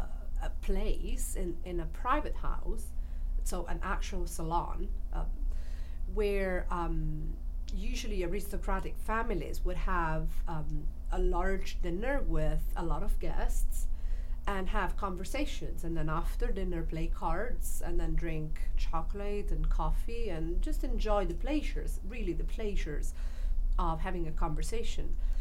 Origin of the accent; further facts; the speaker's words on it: Italy; first language Italian; English is a second language; However, being Italian, my native language, and not English, I feel much more comfortable translating into Italian